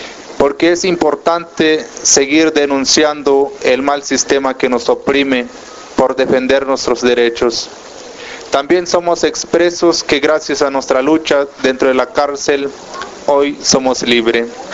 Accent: Chiapas, Mexico; vengo de Chiapas

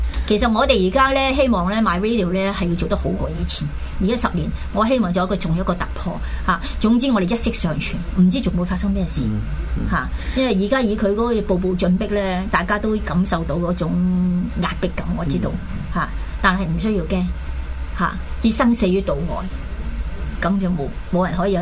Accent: Hong Kong; 因为你籍贯你阿爸系潮州人，咁你系潮州人啦。咁我都未唔识潮州话，又唔识咩嘅。我系香港，但我会觉得我系如果你问我籍贯，我乡下系香港咯。

